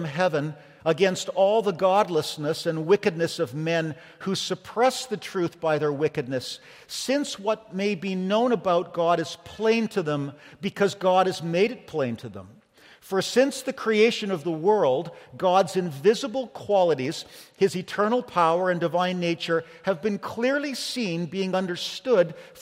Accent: Iran; moved away as an adult; now in Canada; I'm a person from Iran who risked everything to come to Canada. I got a job. I became a hairstylist. I now own my house.

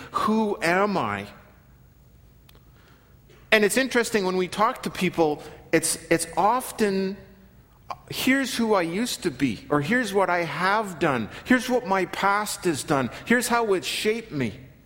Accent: Regina, Saskatchewan, Canada; moved away; If you were like me and had the misfortune of growing up in Regina

